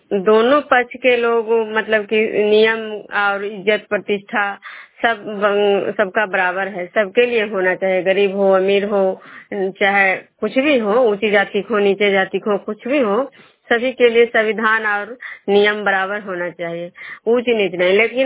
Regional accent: Vishnupur, Bihar, India; विष्णुपुर ग्राम खजरा पंचायत नालंदा जिला नगरनौसा प्रखंड के निवासी हूँ।

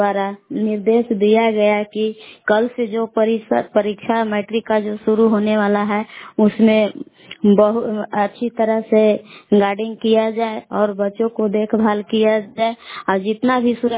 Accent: Belans, Bihar, India; ग्राम बेलांस जिला कैमूर भभुआ के निवासी हूँ।

